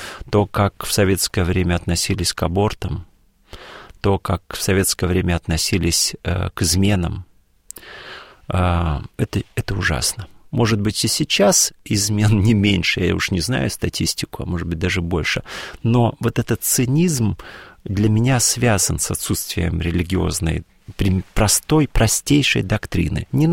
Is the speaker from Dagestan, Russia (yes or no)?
yes; Dagestan, Russia; born there; Да, я родился в Дагестане, да.